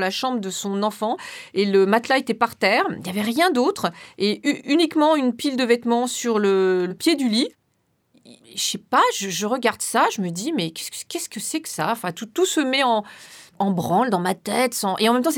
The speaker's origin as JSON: {"language": "French", "town": "Paris", "region": "Île-de-France", "country": "France", "tie": "born or raised there", "said": "je suis une Parisienne, je vis dans Paris, j'ai été élevée à Paris, enfin, je viens pas d'un milieu riche, mais je viens d'un milieu privilégié"}